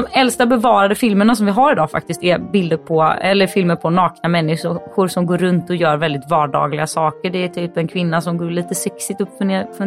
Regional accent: Gothenburg, Västra Götaland County, Sweden; Men märker man att jag kommer från Göteborg?

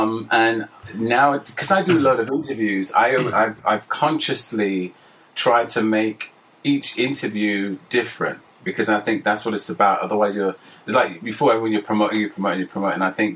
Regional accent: London, United Kingdom; I was born in Hackney. And then we lived in North London, Finsbury Park.

